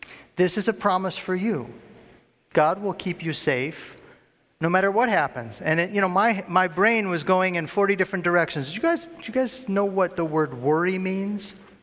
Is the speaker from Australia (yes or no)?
no; Detroit, Michigan, United States; I was brought up in Detroit.